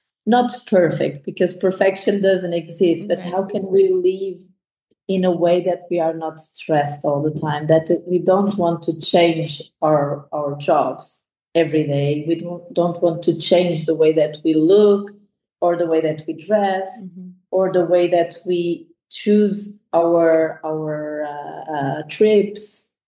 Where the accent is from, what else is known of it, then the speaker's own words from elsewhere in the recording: Algarve, Portugal; English is a second language; also born or lived in Lisbon; because I was born in Lisbon. I went to live with my parents in the Algarve, and then we fell in love with the Alentejo.